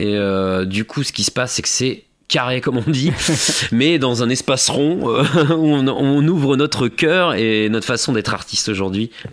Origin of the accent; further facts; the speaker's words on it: Surgères, Nouvelle-Aquitaine, France; Alors ben, moi j'ai grandi à Surgères.